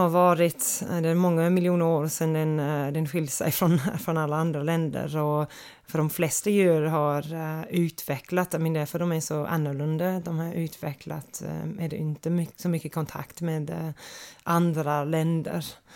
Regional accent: Australia; Swedish is a second language; Och de är ändå fascinerande även om man växer upp med dem.

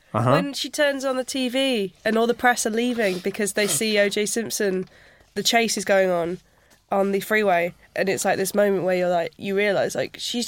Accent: Yorkshire and the Humber, United Kingdom; I grew up just outside of Sheffield and in sort of like, you know, 5-minute drive from all this rolling greenery.

